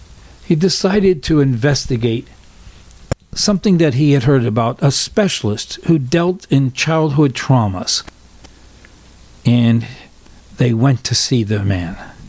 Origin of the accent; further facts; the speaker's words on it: Baltimore, Maryland, United States; Because where I grew up in Baltimore, that was one of the main stores close to our house.